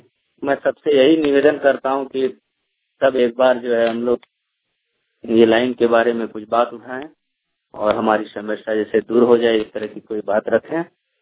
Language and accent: Hindi; Jamtara, Jharkhand, India; मैं जिला जामताड़ा प्रखंड जामताड़ा पंचायत दुलाडी के रहने वाला हूँ।